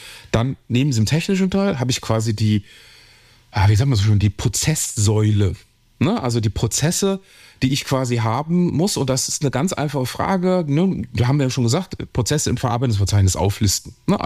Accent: Cologne, North Rhine-Westphalia, Germany; ich komme aus Köln

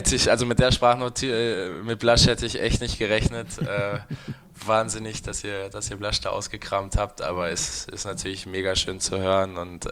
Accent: Bad Salzuflen, North Rhine-Westphalia, Germany; also born or lived in Minden / Lübeck; Also ich komme aus Bad Salzuflen, das ist keine große Stadt. War dann in Minden, das ist auch keine große Stadt und Lübeck ist erst recht keine große Stadt.

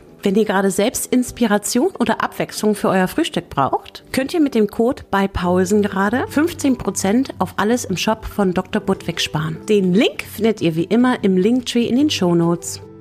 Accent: Schleswig-Holstein, Germany; aus Schleswig-Holstein, der ist auch immer noch da. Mein zweitältester Bruder hat den Hof übernommen, jetzt auch schon lange her. Ich bin die jüngste von 8 Kindern auf dem Bauernhof groß geworden.

